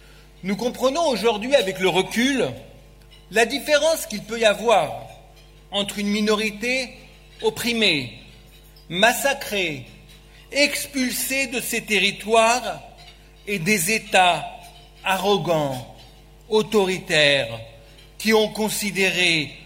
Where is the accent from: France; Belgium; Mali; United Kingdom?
France; en tant que Français, que nous dénonçons ce soir